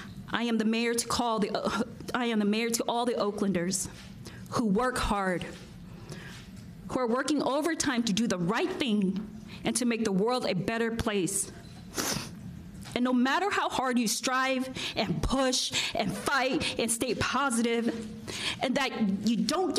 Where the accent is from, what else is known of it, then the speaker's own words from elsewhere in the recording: United States; born there; This I know for sure because I was born poor in America